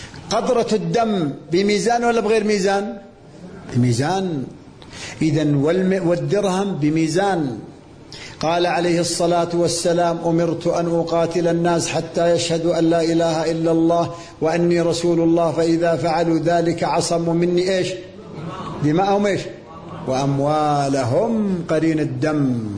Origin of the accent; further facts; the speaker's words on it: Abha, Asir, Saudi Arabia; عندنا في أبها الشباب 25